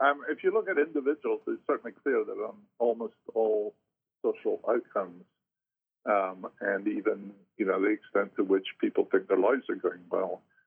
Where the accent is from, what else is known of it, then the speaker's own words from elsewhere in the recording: United Kingdom; You know, I grew up in Britain.